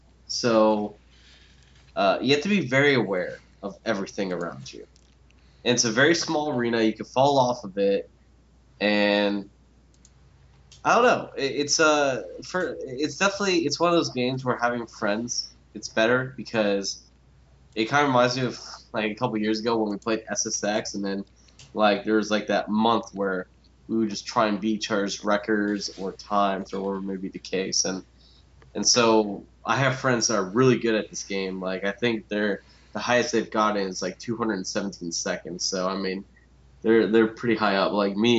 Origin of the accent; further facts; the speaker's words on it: Seattle, Washington, United States; Listen, like I'm from Seattle